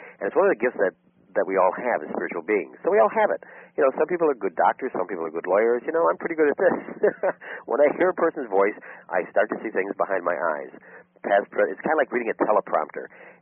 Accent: Chicago, Illinois, United States; I've been on radio and television for over 20 years in Chicago and worldwide. I am from Chicago. I was born and raised here.

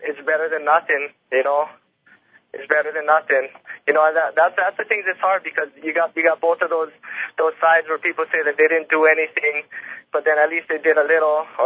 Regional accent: Hawaii, United States; I've heard about that a few times over the years growing up around Hawaii.

